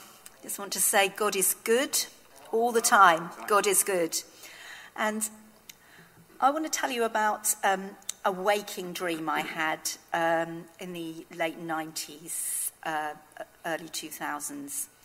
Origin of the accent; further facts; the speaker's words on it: Burnham-on-Crouch, East of England, United Kingdom; I grew up in Burnham-on-Crouch.